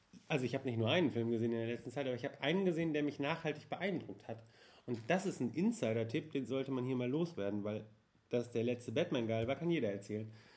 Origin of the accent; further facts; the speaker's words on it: North Rhine-Westphalia, Germany; Das Bördeland, das landwirtschaftlich beackerte Land zwischen, naja, Gesegrund und Soest. Das ist die Soester Börde.